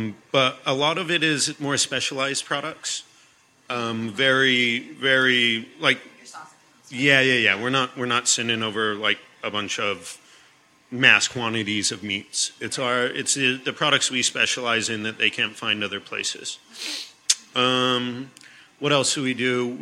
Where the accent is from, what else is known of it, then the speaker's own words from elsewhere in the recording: New Mexico, United States; I grew up in New Mexico and then went to culinary school in Portland, Oregon.